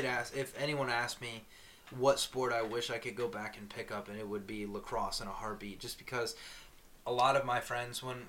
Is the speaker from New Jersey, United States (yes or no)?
no; Florida, United States; we grew up in Florida, so you play it in hot Florida, like spring, summer days